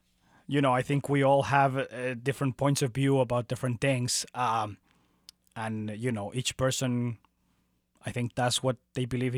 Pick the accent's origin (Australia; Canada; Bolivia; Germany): Bolivia; moved away as an adult; now in Kansas City, United States; I grew up in Bolivia. I went there to high school, and then I came in 2002. And I've been here since.